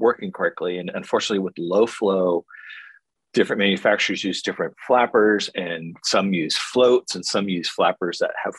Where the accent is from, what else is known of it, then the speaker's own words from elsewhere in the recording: San Francisco, California, United States; But I remember fixing toilets that, born and raised in San Francisco, and I was working on toilets